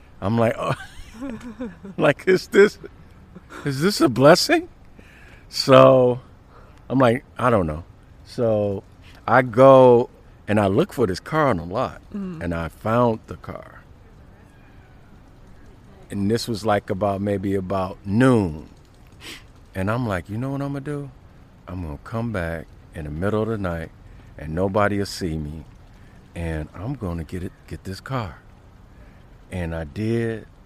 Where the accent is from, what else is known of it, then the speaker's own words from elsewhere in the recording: Chicago, Illinois, United States; We wasn't used to that coming up, growing up in Chicago.